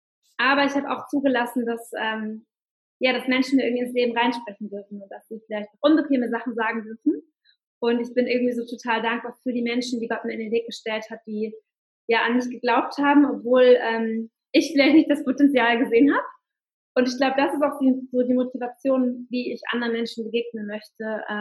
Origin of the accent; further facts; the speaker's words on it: Hamburg, Germany; Ich komme aus Hamburg, das habt ihr jetzt gerade schon gehört wahrscheinlich. Und genau, wohne hier mit meiner kleinen Familie in einer schönen Wohnung.